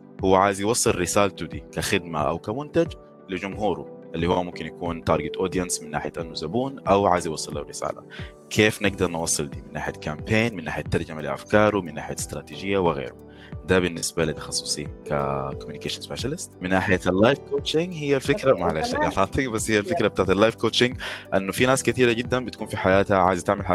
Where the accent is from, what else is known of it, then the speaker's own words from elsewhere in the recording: Khartoum, Sudan; إحنا مقيمين أو مقرنا بإسبانيا، أنا سوداني من الخرطوم.